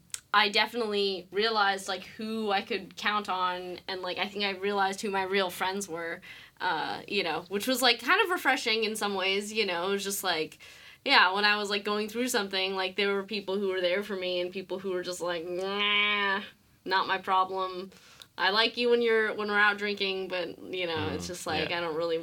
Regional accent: California, United States; I grew up in Southern California too for a bit, and yeah, I can attest to this.

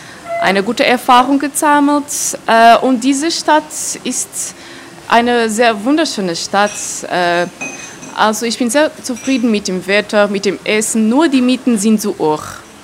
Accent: Castelo Branco, Portugal; German is a second language; also born or lived in Göttingen; Also ich komme nicht aus Lisboa, ich komme aus Castelo Branco. Das ist meine Heimatstadt. Castelo Branco liegt im Landesinneren und ich wohne hier seit langem, seit 2001.

